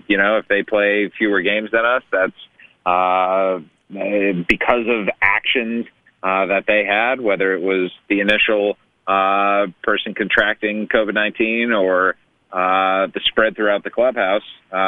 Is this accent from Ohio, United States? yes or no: yes; Cleveland, Ohio, United States; I grew up in Cleveland